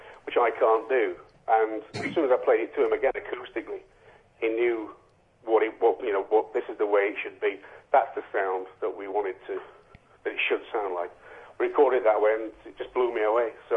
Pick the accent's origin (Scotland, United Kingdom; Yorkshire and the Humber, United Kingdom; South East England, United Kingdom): Yorkshire and the Humber, United Kingdom; Barnsley; Oh, my word, I'm from Barnsley.